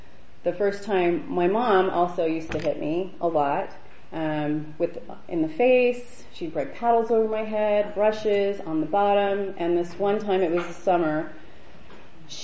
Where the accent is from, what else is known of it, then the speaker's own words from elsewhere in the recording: California, United States; I grew up in Orange County, some of you know that. I left 9, maybe 8 years ago, I can't remember, in May.